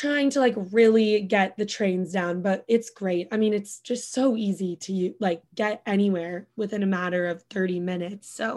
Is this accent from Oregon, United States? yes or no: yes; Bend, Oregon, United States; now in New York, United States; I live in the East Village with 2 of my friends from college and 1 of my friends who I grew up with in Bend from high school.